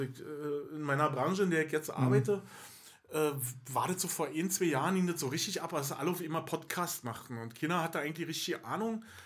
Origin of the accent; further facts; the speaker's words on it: Berlin, Germany; accent: Berlin dialect; Wir sind also nur Ur-Berliner, Berlinern wie Sau.